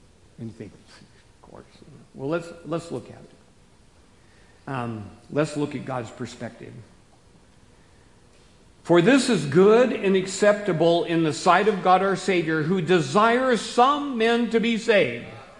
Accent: Seattle, Washington, United States; I was raised in Seattle, Washington. My dad and I, we were into boating.

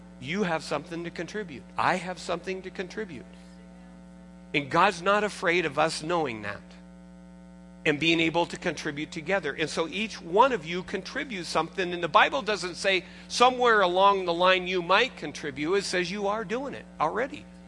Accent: Seattle, Washington, United States; I was from Seattle, the University of Washington, they were always trying to get into the Rose Bowl.

